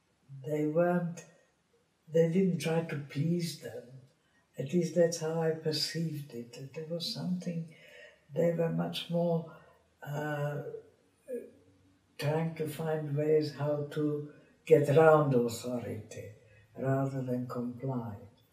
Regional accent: Ostrava, Moravian-Silesian Region, Czechia; my mother, my sister and I, all separately went back into Czechoslovakia to Ostrava, to my hometown.

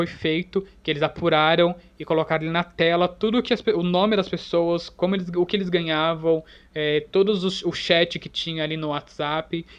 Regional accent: São Paulo, Brazil; que sou de São Paulo

